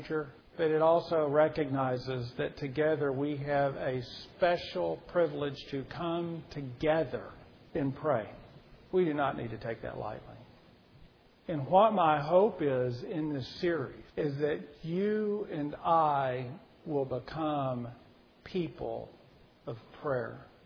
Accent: Tyler, Texas, United States; This last year, a person passed that was in our church in Tyler growing up, Brother Malone.

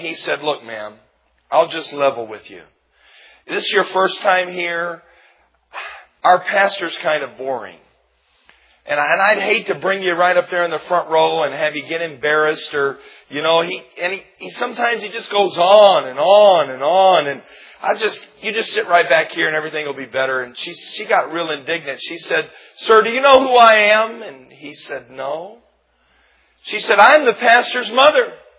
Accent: United States; moved away; I'm an American. But for 29 years, I've lived outside of America, all right? And I love America.

